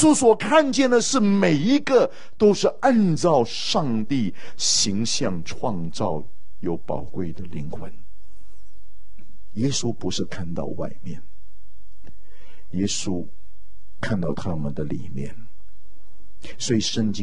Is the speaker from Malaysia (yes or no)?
no; China; 上帝爱中国人是因为上帝要透过我们中国人去祝福万国万民，不要只想到我们自己。